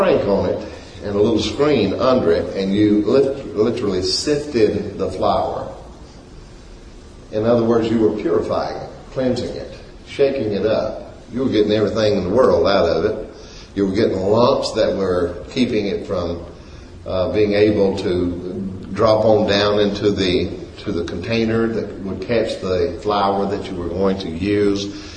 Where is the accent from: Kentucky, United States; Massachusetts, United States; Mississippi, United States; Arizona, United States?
Massachusetts, United States; Boston; They say, where are you from? I say, well, Boston. I don't know how many Bostons there are.